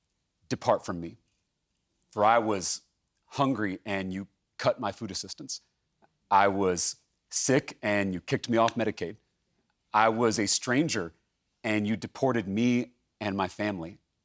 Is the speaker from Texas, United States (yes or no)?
yes; Texas, United States; Well, and you know, while Ken Paxton is in my home state, I'm an eighth-generation Texan